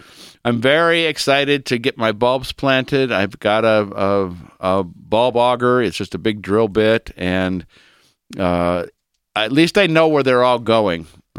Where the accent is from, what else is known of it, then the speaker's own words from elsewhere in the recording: Aurora, Ohio, United States; I actually found a restaurant in Sorrento, and I'm from Aurora, Ohio, but it had Pizzeria Aurora.